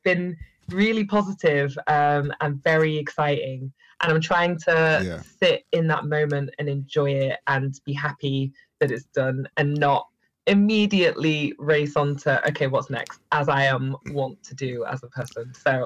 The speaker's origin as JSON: {"language": "English", "town": "Manchester", "region": "North West England", "country": "United Kingdom", "lives_now": "London, United Kingdom", "said": "she's always fuming about my London twangs in my accent. But I still very much see myself as a hardcore Mancunian. I've been in London nearly a decade now"}